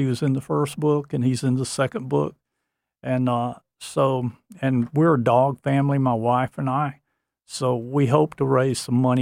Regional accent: Fort Payne, Alabama, United States; now in Huntsville, United States; Well, I live near Huntsville now, but for a long time we lived in Fort Payne. I was born and reared in Fort Payne.

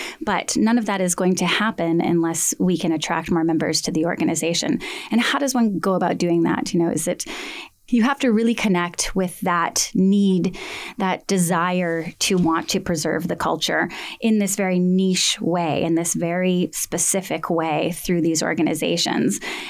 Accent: Hawaii, United States; I'm a daughter of Hawaii. I am of Hawaiian descent, and so therefore I have that designation.

